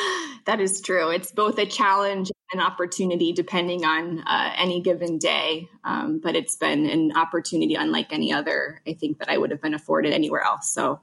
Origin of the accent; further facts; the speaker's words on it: Cincinnati, Ohio, United States; I'm from Cincinnati